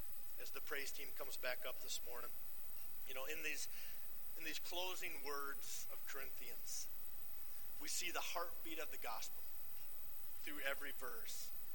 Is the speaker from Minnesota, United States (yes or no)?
yes; Minnesota, United States; You know, my wife and I, Dory, we're from Minnesota, so we wrap up our goodbyes with four loving words, simply watch out for deer.